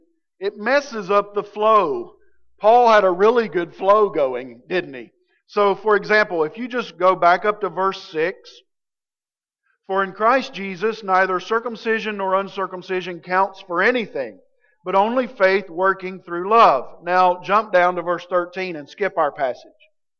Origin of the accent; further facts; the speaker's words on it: Appalachia, United States; accent: Southern Appalachian; I'm speaking English with Southern Appalachian dialect.